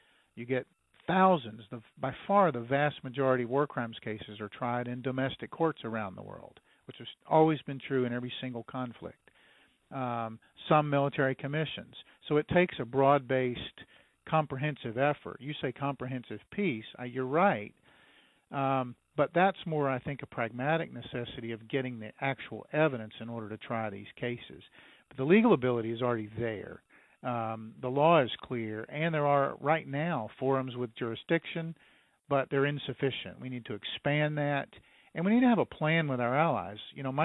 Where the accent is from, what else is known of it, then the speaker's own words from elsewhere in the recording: United States; To me, as an American and as a warfighter and as a West Point graduate